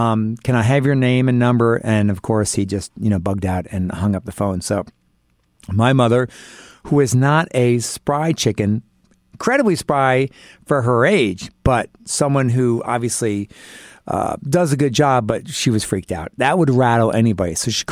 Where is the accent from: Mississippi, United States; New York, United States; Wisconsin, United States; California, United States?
New York, United States; New York City; being a New Yorker, unfortunately, I've gotten myself into a few situations